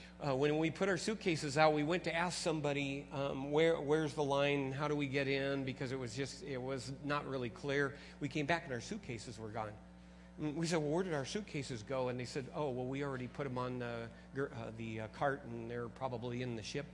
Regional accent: United States; I'm an American. I can prove I'm American.

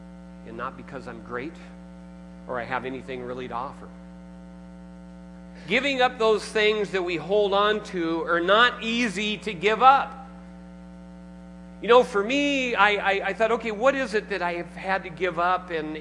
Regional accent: Seattle, Washington, United States; Now, I came from Seattle, and so I went to the second established Starbucks and had my first latte years and years ago

